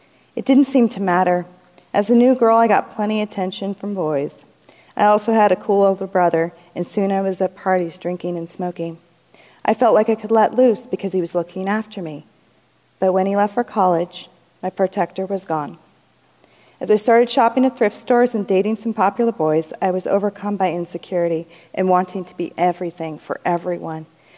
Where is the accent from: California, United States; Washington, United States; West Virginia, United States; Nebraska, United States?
Nebraska, United States; Omaha; born there; I was born in Omaha, Nebraska in 1979 to a hairdresser and a flyboy.